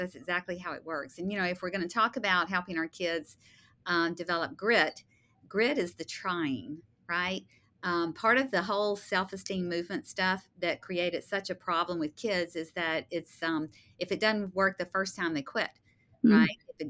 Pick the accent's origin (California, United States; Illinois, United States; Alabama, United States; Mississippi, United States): Mississippi, United States; also born or lived in Louisiana; I know I'm from the South. I know I'm, you know, Mississippi, Louisiana girl